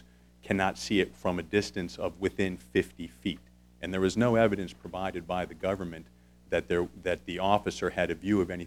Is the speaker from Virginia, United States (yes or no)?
yes; Virginia, United States; I'm from Loudoun County, Virginia, and I represent Carly Ahlstrom in the matter before you today.